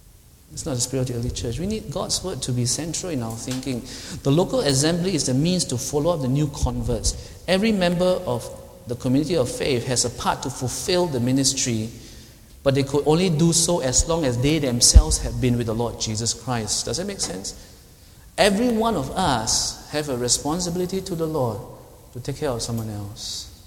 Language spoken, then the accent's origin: English; Singapore; we will be stretched for another 24 hours non-stop as a Singaporean. Singaporean time is so stretched.